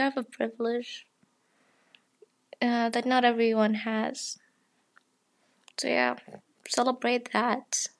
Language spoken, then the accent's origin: English; Saudi Arabia; Hello, I'm from Saudi Arabia. I just listened to the broadcast